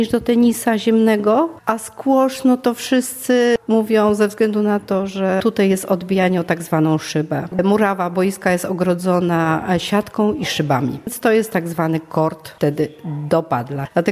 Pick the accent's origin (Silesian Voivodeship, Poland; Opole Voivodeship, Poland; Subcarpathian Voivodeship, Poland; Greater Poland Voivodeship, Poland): Subcarpathian Voivodeship, Poland; Stalowa Wola; No i Wola, ponieważ ja pochodzę ze Stalowej Woli.